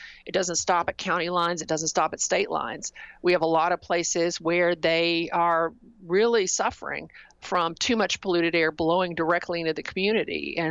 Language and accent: English; Tennessee, United States; three cities in my home state of Tennessee were on the 25 most polluted list.